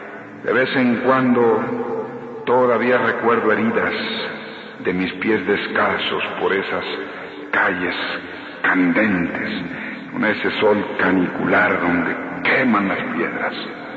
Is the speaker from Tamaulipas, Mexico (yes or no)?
no; Tepic, Nayarit, Mexico; born there; Yo nací en Tepic, Nayarit, allá en el 39, en un ejido, por allá en la marisma, tierra cálida, tierra tropical, Nayarit.